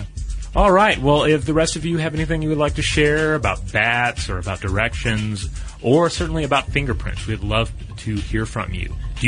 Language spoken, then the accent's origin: English; Santa Fe, New Mexico, United States; I grew up in Santa Fe, New Mexico.